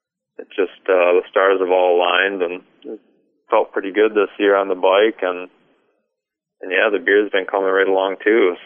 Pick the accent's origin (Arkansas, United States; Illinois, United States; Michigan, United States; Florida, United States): Michigan, United States; I had a good time traveling, meeting all the fine folks in Wisconsin, Minnesota, and of course my home state, Michigan.